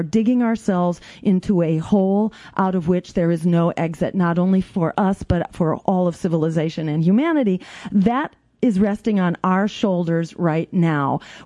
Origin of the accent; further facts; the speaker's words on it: Massachusetts, United States; And I did it when they killed campaign finance reform in my home state in Massachusetts.